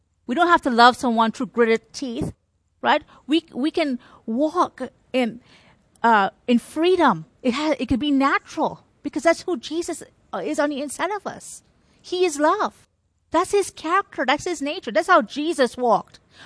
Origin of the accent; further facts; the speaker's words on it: Trinidad & Tobago; And I remember growing up in Trinidad